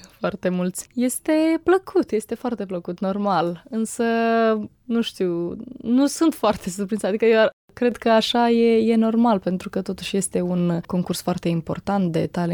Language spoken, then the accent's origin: Romanian; Moldova; Normal, asta este patria mea. Mai ales că primul pas a fost făcut ca și moldovean, că eu am și cetățenie română.